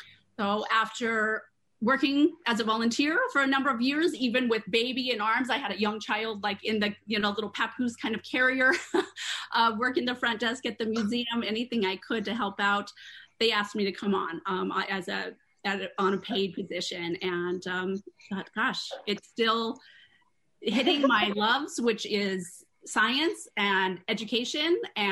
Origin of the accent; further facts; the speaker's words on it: Portland, Oregon, United States; moved away as an adult; also born or lived in California; now in St. Thomas, U.S. Virgin Islands; but born in California, really raised west coast of the United States. I consider Portland, Oregon, my hometown. But I moved to St. Thomas to pursue a marine science degree at the University of the Virgin Islands, which I did.